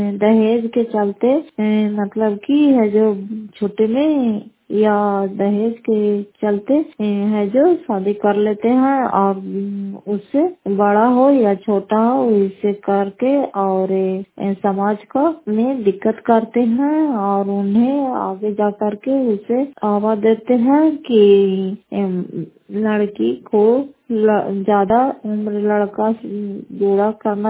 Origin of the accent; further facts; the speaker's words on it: Fatehpur, Bihar, India; घर फतेहपुर, पंचायत मकौटा, जिला नालंदा, करापुर कपासरा प्रखंड की निवासी हूँ।